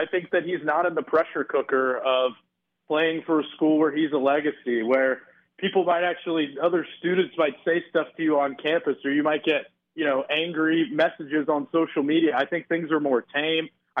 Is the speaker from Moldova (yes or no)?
no; Atlanta, Georgia, United States; So I was obsessed with Pac-12 football even growing up in Atlanta, just because of the uniqueness of it.